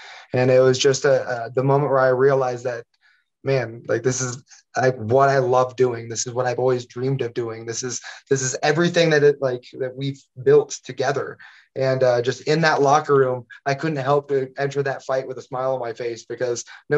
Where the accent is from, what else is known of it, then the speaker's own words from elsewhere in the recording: Omaha, Nebraska, United States; born there; But because I was born in Omaha, Nebraska, we were able to do big things.